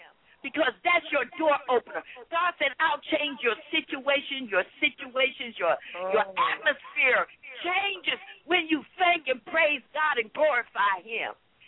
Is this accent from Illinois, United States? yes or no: no; California, United States; now in Bridgeport, United States; I mean, I am really from California, but he brought me here to Bridgeport.